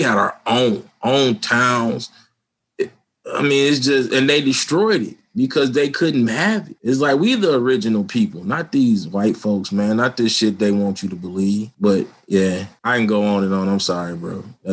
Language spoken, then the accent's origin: English; Detroit, Michigan, United States; I told people I was from Detroit